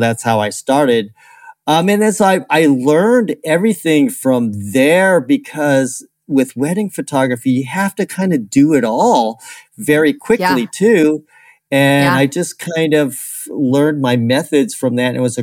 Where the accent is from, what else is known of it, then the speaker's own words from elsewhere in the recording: California, United States; Yeah, well, I'm from California